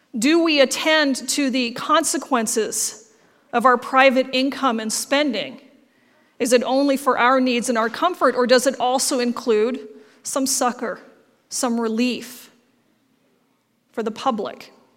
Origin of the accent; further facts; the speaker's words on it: United States; As much as we might feel like we are, you know, very, because we're very American, we're very independent